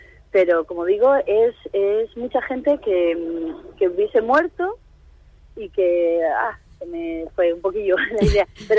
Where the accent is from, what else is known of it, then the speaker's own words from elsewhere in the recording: La Rioja, Spain; Yo, no sé, como muchos riojanos, yo tengo familia también en Chile.